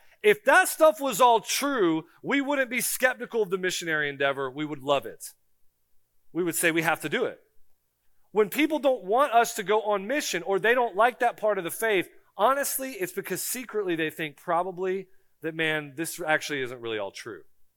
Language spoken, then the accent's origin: English; Florida, United States; I'm from Florida, all right?